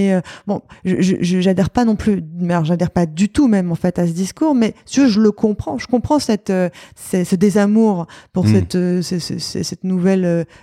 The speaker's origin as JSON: {"language": "French", "town": "Saint-Maurice", "region": "Île-de-France", "country": "France", "tie": "born or raised there", "said": "J'ai grandi à Saint-Maurice, en face du bois de Vincennes."}